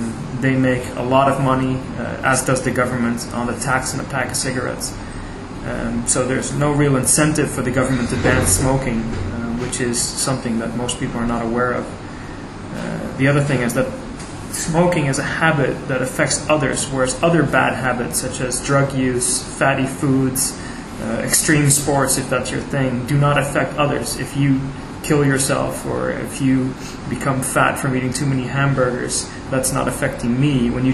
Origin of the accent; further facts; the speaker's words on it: Netherlands; English is a second language; My home country of the Netherlands, smoking is banned in all public places